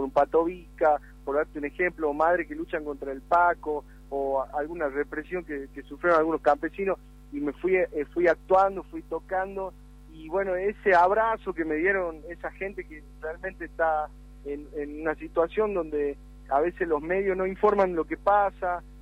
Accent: Jujuy, Argentina; En el caso, yo vengo de Jujuy

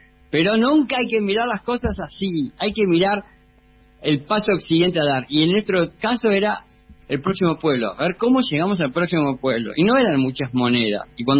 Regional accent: Argentina; moved away; salí de Argentina sabiendo que la única forma que uno puede manejar es manejando del lado de la derecha

